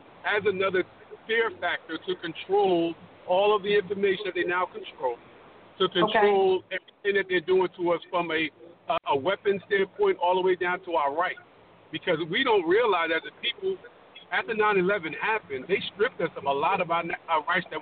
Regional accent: United States; And I'm even though I'm an American, I believe wholeheartedly that was an inside job.

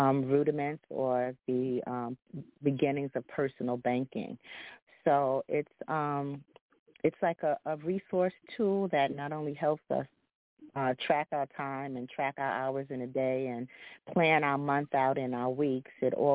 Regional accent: Bronx, New York, United States; because I grew up in Millbrook Houses and Mitchell Houses, and that was in the 70s in the Bronx.

